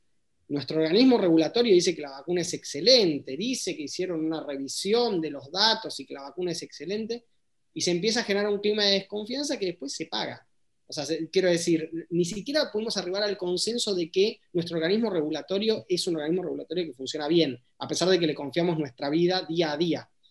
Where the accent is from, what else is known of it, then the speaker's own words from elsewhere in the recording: Argentina; El ejemplo para mí en Argentina, y perdónenme si estoy siendo muy argentino, es la vacuna